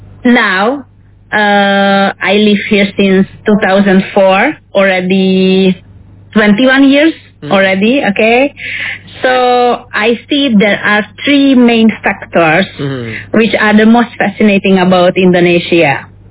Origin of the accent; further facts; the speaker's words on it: Hungary; English is a second language; Okay, I'm from Hungary, and Hungary is a very, very small country with only population of 10 million.